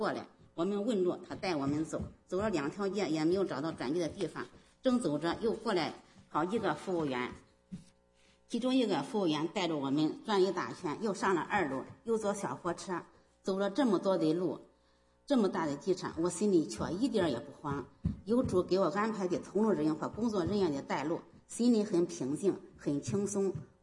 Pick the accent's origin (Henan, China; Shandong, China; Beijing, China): Henan, China; now in United States; 大家好，我是来自中国河南